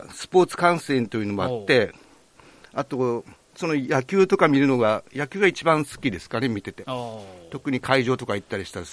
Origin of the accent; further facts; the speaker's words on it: Yoron, Kagoshima, Japan; 私が、これ、与論島出身というのがあって